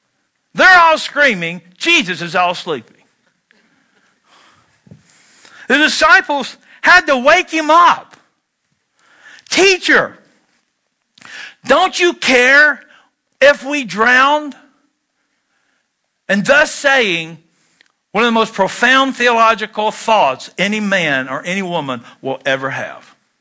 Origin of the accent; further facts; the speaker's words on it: Wisconsin, United States; I'm from Barron County, so that's how we roll.